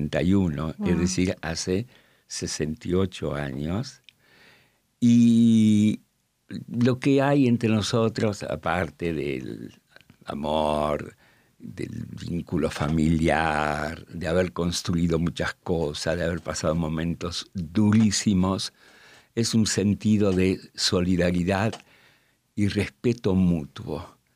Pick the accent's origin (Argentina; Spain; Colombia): Spain; Madrid, Community of Madrid; Y nosotros somos madrileños.